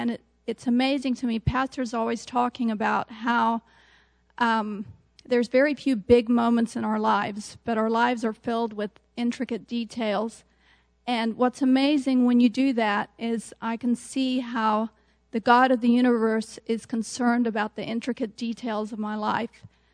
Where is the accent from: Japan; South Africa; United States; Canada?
South Africa; I grew up in South Africa. My parents were missionaries there